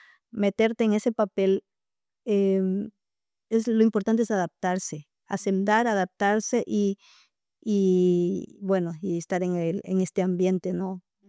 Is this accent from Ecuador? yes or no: yes; Tena, Napo, Ecuador; moved away; Yo vengo de la selva de la Amazonía ecuatoriana, de una ciudad que ahora tiene como 30.000 habitantes. Se llama Tena y está en la provincia de Napo de Ecuador. Y allá hay mucha selva.